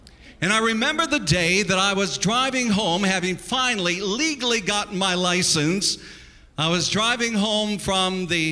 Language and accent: English; South Dakota, United States; Now, I grew up in South Dakota. In South Dakota, you could drive at the age of 14.